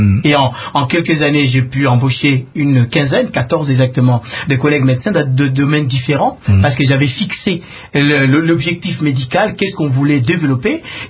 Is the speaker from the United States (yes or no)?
no; DR Congo; chez nous au Congo.